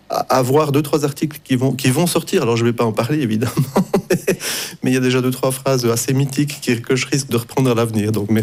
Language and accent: French; Romandy, Switzerland; il y a des auteurs chez nous, en Suisse romande, qui écrivent des trucs pas si mal.